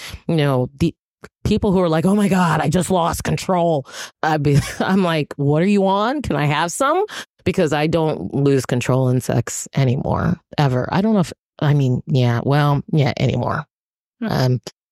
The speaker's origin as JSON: {"language": "English", "town": "Hoboken", "region": "New Jersey", "country": "United States", "said": "You know, well, I'm from Hoboken."}